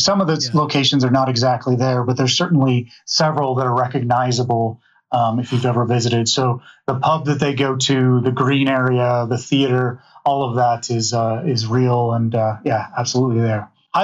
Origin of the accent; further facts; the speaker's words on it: Colorado, United States; also born or lived in Houston, Texas; Well, I'm coming to you from downtown Denver today, and I grew up here in Colorado.